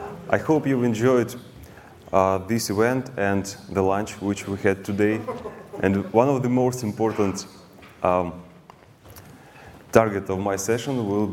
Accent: Ukraine; English is a second language; I came from Ukraine.

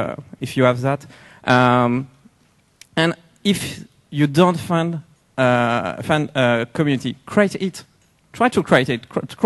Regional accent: France; English is a second language; I come from France and there is some guys here.

